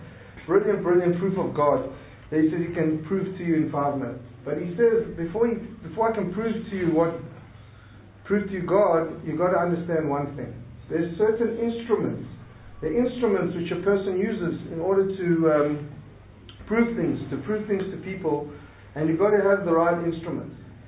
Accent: South Africa; I mean, I'm from South Africa, so I'll say, if you go into Alexandra Township to one of the big gang members

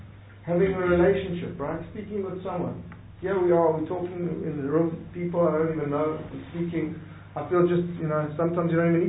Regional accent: South Africa; I mean, I'm from South Africa, so I'll say, if you go into Alexandra Township to one of the big gang members

